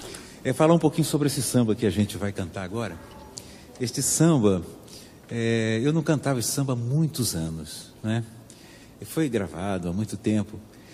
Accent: Rio de Janeiro, Brazil; born there; lá do Rio de Janeiro, de samba, do bairro assim, onde eu nasci, Botafogo

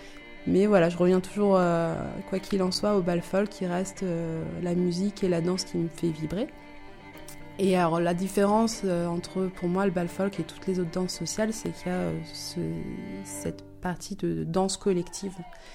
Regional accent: Brittany, France; je suis bretonne et du coup moi j'ai découvert très tôt la musique traditionnelle en Bretagne.

